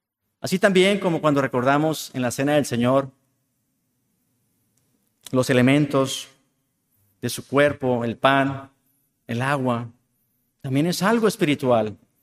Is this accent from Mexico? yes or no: yes; Mexico; Tal vez para nosotros como mexicanos no es tan común utilizar la palabra roca en nuestro día a día.